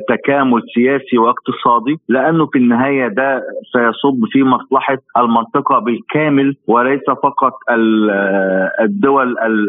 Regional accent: Egypt; أنا كمصري وكبرلماني مصري سأعارض على سبيل المثال أي خطوة لتطبيق العلاقات مع إيران

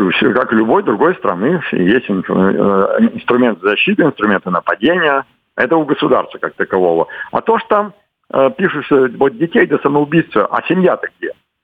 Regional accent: Kostroma, Kostroma Oblast, Russia; я вот из Верхней Волги, Кострома. Чай корова-то пила, брюхо-то холодное. Вот так у нас говорят

